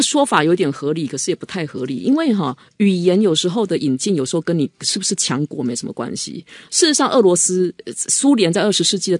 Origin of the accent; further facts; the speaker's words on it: Taiwan; 我们台湾人应该都知道的